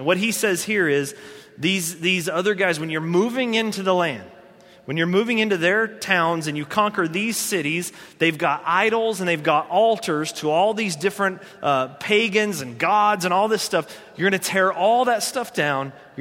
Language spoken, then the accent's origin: English; North Carolina, United States; I grew up in North Carolina.